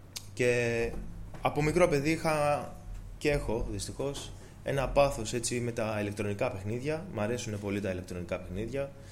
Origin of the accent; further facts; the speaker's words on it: Piraeus, Attica, Greece; born there; Είμαι γεννημένος μέσα στην Εκκλησία. … Είμαι 27 ετών. Γεννήθηκα στον Πειραιά, στην Εκκλησία του Πειραιά. Από μικρός μέσα στην Εκκλησία.